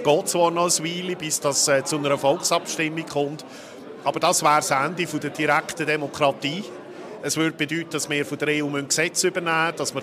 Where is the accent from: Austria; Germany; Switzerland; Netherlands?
Switzerland; Lucerne; ich komme ja aus dem Kanton Luzern